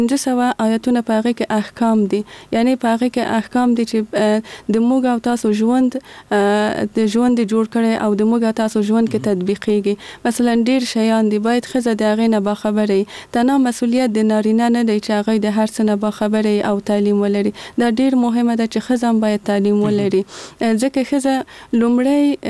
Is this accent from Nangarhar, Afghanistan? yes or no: no; Kabul, Afghanistan; زه په کابل کې زغیدلې یم او دلته مجوون کړی.